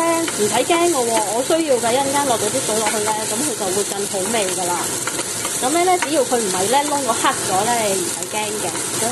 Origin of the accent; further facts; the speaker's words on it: Canada; 咁加拿大，我係加拿大人啦